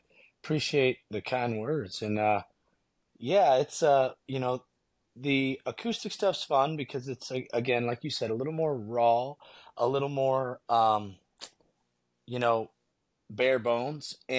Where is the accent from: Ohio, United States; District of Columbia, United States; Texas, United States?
Ohio, United States; also born or lived in Richlands, North Carolina; I'm originally from Ohio. Spent a little bit of my childhood in Richlands, North Carolina.